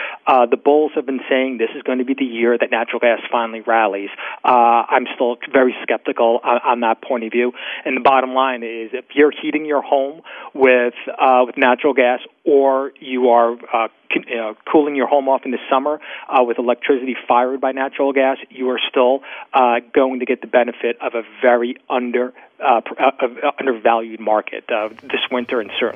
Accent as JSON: {"language": "English", "town": "Philadelphia", "region": "Pennsylvania", "country": "United States", "tie": "born or raised there", "said": "here in my hometown of Philadelphia."}